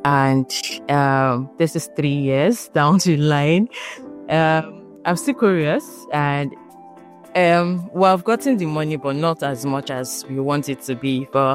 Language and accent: English; Nigeria; I'm from Nigeria, I'm a cybersecurity analyst, and I speak German.